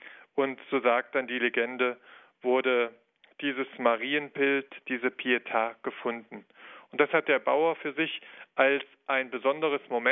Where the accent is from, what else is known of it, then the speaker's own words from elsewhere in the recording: Bodenrode, Thuringia, Germany; Also aufgewachsen bin ich ja in Bodenrode. Das ist ein Dorf, das ist nur circa 4 Kilometer von Etzelsbach weg.